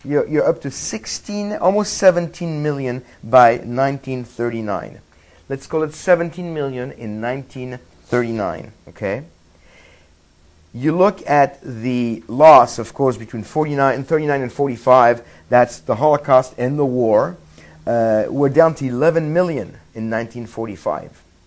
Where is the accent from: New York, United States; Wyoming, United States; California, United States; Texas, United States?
New York, United States; Brooklyn; as some people say, I come from the Holy Land, Brooklyn.